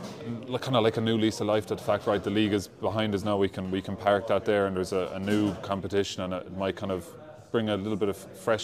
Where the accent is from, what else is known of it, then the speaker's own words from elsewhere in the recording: Burgess, Tipperary, Ireland; I'm from Burgess, North Tip, you're from Ballinan, North Tip, not an awful lot of football up our end of the county